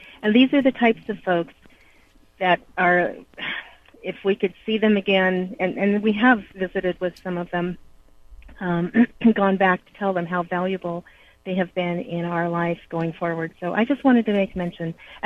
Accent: Medford, Oregon, United States; I was raised in the Medford School District back when they had one high school.

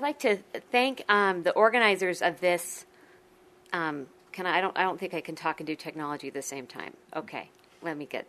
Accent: Utah, United States; Just to give you a little bit of background, I grew up in Utah.

